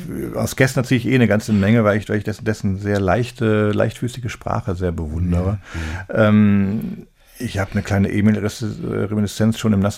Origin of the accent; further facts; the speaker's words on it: Cologne, North Rhine-Westphalia, Germany; weil ich kannte als Wessi, als Kölner, kannte ich halt die Ansichtskartenfotos aus Berlin